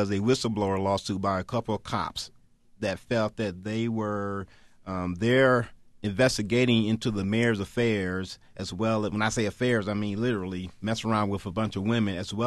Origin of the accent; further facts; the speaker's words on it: Detroit, Michigan, United States; I was born and raised in Detroit. I'm not a voter in Detroit. I live in a suburb of Detroit.